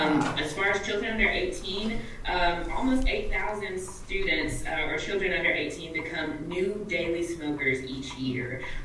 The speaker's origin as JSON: {"language": "English", "region": "Texas", "country": "United States", "said": "I am from East Texas, another small community."}